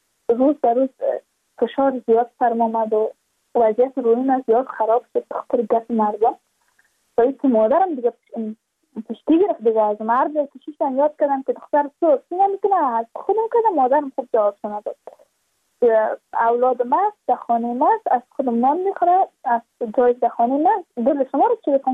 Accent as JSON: {"language": "Persian", "region": "Badakhshan", "country": "Afghanistan", "said": "ما از بدخشان هستیم"}